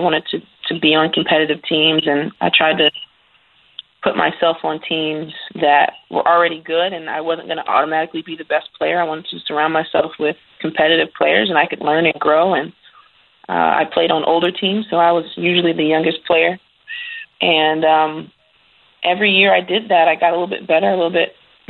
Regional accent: Jefferson City, Missouri, United States; My childhood was very fun. I grew up, I was actually born in the Midwest. I was born in Jefferson City, Missouri. My mom has some extended family there that she's very close to, and she wanted to raise me with family and around that family.

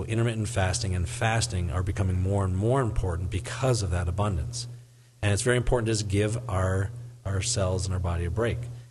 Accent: Canada; when I grew up in Canada, we would go skiing annually in the mountains there

